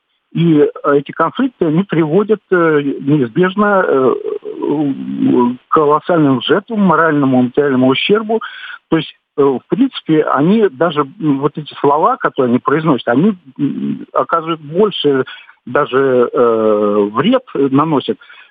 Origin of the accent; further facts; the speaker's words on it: Saint Petersburg, Russia; я пенсионер из Петербурга тоже.